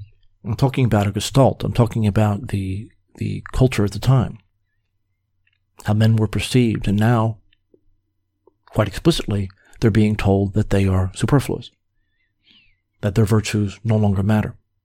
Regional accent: Clark, New Jersey, United States; I'm from Clark, he's from Westfield, but they're right next to each other.

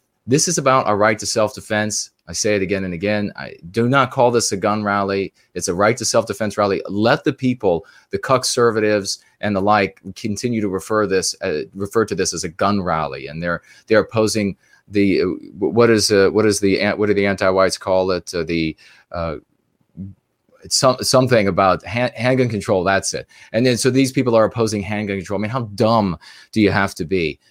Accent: Virginia, United States; Yeah, this is my home state of Virginia, and it was my people, my family. The blood of my family is in the soil

